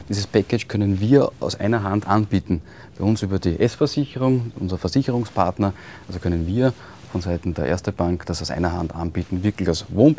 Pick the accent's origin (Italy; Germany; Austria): Austria; Lower Austria; Also ich liebe meine Heimat Österreich, ja, und das Weinviertel, wo ich herkomme.